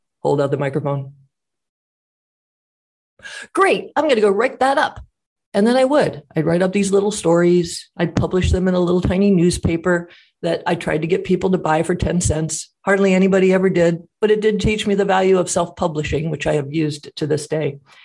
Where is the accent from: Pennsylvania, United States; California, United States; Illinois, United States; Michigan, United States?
Pennsylvania, United States; Maybe it's because, you know, I grew up in Pennsylvania and we ate a lot of scrapple.